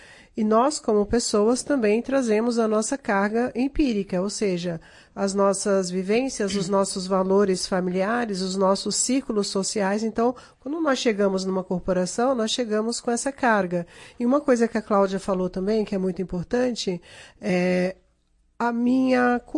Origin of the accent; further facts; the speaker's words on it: São Paulo, Brazil; now in Florianópolis, Brazil; eu vim de São Paulo para Florianópolis